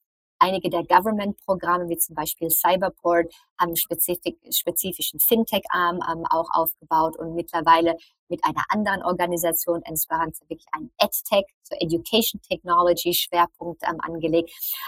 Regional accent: Germany; ich komme halt aus Deutschland

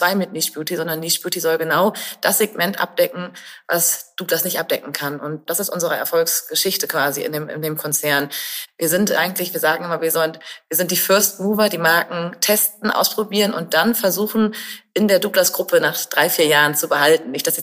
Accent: Göttingen, Lower Saxony, Germany; Ich weiß noch, wie ich als Kind, ich komme aus Göttingen und immer wenn ich in der Stadt war

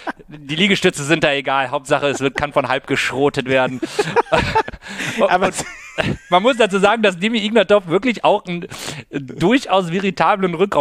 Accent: North Rhine-Westphalia, Germany; die geografische Nähe zu meiner Heimat, dem Rheinland, dem Köln, dem Siebengebirge

